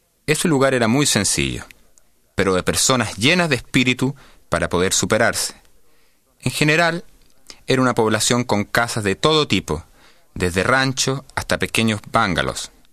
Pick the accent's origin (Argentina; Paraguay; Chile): Chile; Santiago, Santiago Metropolitan Region; soy de Santiago de Chile. El barrio en el cual pasé mi niñez corresponde a una población periférica de la capital, Santiago. Se llama hasta hoy población Roosevelt y correspondía entonces a un lugar muy apartado, es decir, muy lejos del centro de la ciudad. Ese lugar era muy sencillo